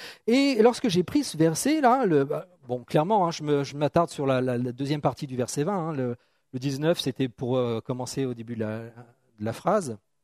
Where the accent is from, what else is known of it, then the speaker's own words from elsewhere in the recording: France; accent: French; C'est faire un U-turn, comme on dit en anglais. Avec mon accent français.